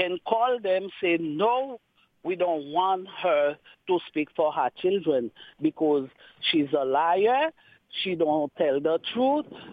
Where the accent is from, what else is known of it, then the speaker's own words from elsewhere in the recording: Haiti; English is a second language; But me, I come from Haiti.